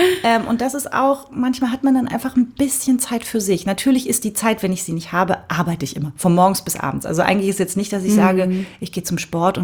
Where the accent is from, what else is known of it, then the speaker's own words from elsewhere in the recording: Cottbus, Brandenburg, Germany; Naja, wir kommen beide aus Cottbus. Also wir haben uns da schon kennengelernt. Und ich war dann aber ganze 2,5 Jahre noch in Cottbus.